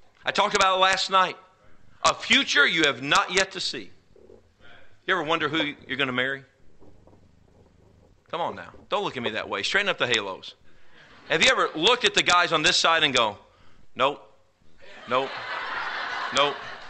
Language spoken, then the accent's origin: English; the South, United States; I'm from the South. In Jasper, Texas is probably the most racially hotbed of the South.